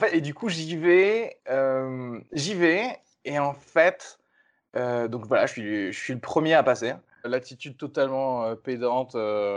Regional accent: Toulouse, Occitanie, France; je viens de Toulouse, bon, c'est vrai qu'il y a un petit peu, il y a 2-3 heures de route.

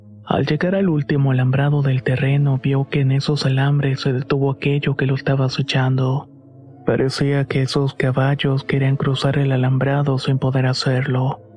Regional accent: San Andrés Tuxtla, Veracruz, Mexico; Soy originario de San Andrés Tuxtla en Veracruz. Este lugar se encuentra a unos cuantos minutos de Catemaco, la famosa tierra de los brujos

